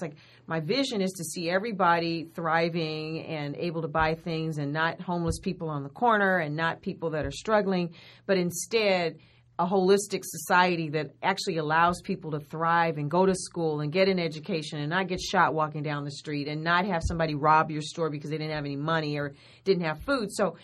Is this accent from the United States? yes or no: yes; Los Angeles, California, United States; I grew up in South L.A., you know, on 118th Street and Broadway.